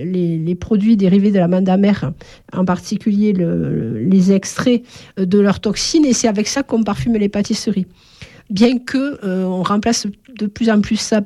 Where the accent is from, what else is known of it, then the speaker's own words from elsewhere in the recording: Nîmes, Occitanie, France; born there; je suis née à Nîmes. Donc, à Nîmes, dans le jardin de ma grand-mère, il y avait deux amandiers.